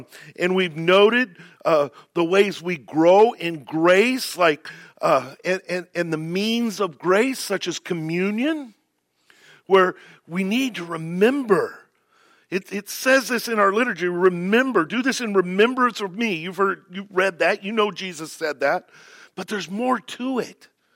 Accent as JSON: {"language": "English", "region": "Indiana", "country": "United States", "tie": "born or raised there", "said": "I grew up in Amish territory, not far from here, in between Elkhart, Goshen, and went to school in Napanee"}